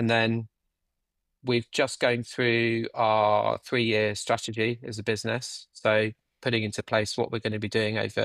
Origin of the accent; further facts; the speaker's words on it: East of England, United Kingdom; So my family are from near, we grew up near Stilton.